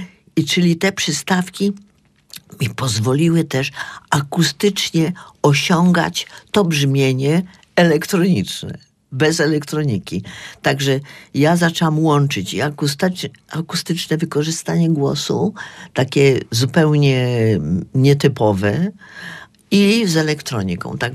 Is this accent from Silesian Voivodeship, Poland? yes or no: yes; Bielsko-Biała, Silesian Voivodeship, Poland; moved away as an adult; also born or lived in Switzerland; now in New York, United States; bo ja jestem ze wsi. Ja kocham przyrodę. Ja jestem Beskid Śląsko-Żywiecki, góry, Bielsko-Biała. No, kiedyś to była Straconka, a teraz jest dzielnicą Bielska-Białej. I ostatnie 2 lata przed wyjazdem do Nowego Jorku mieszkaliśmy w Szwajcarii.